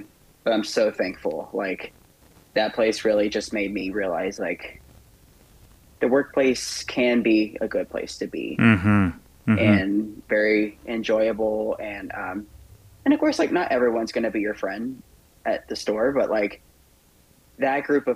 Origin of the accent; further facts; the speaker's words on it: Georgia, United States; now in Chicago, United States; I am originally from the South. I originally grew up in Southeast Georgia. I was about 30 minutes north of Jacksonville, Florida.